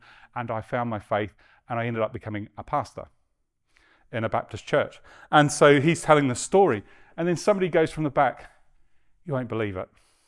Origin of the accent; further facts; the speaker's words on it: New Zealand; now in Australia; And, you know, as a New Zealander, it's always difficult to say those words. But I can, gracefully, of course. Because I became a Christian in Australia, which is funny.